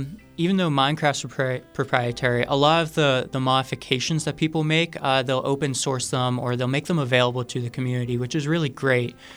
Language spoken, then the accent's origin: English; Pittsburgh, Pennsylvania, United States; Yeah. I grew up in Pittsburgh. I'm from East Pittsburgh.